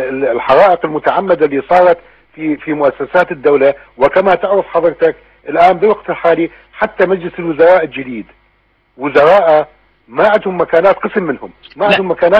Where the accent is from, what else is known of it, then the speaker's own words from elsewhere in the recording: Iraq; من اجل مستقبل بلدنا العراق.